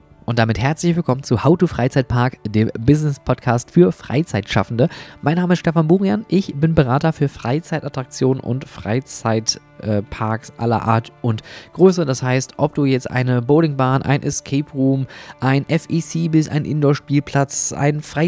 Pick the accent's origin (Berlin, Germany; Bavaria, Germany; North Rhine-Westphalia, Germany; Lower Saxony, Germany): North Rhine-Westphalia, Germany; ich bin ein Kind des Ruhrgebiets